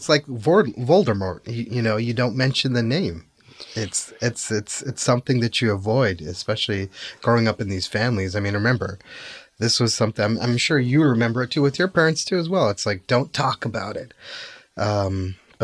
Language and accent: English; Canada; I'm a Pakistani Canadian Muslim.